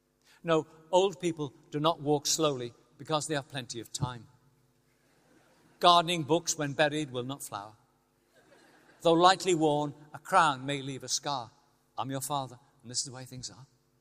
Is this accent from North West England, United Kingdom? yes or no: yes; Liverpool, North West England, United Kingdom; I always remember growing up in Liverpool